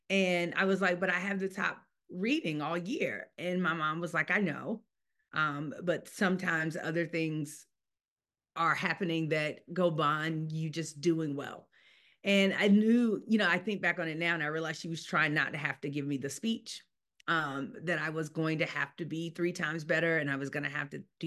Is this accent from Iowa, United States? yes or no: no; North Carolina, United States; Yeah. So I grew up in North Carolina. And so North Carolina has, hands down, and I know I'm biased because I'm from there